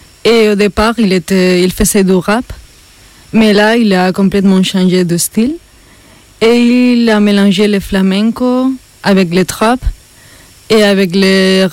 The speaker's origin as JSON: {"language": "French", "country": "Spain", "said": "Oui, moi, je suis espagnole."}